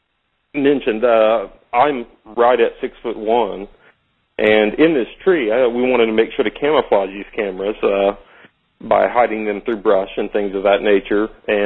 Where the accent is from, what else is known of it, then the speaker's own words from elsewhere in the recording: Louisiana, United States; I grew up in Louisiana hunting animals, even including alligators.